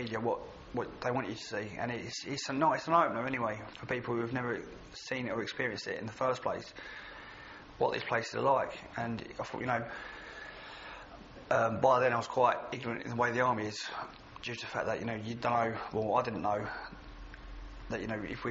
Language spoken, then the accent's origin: English; Basildon, East of England, United Kingdom; I grew up in around Basden, which is obviously in Essex. I went to Northlands Infant and Junior School. From there, I went to Chalverton School, which is in Pitsea.